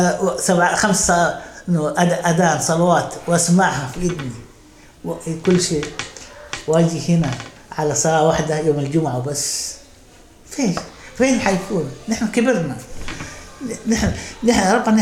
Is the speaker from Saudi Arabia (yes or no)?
yes; Saudi Arabia; نحن نقول والله على قول زي مثل في واحد سأل اسمه عندنا في السعودية